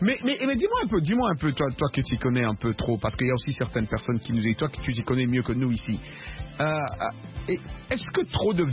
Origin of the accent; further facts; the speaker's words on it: Dakar, Senegal; Ah oui, tu te rappelles, non, là-bas chez nous à Dakar.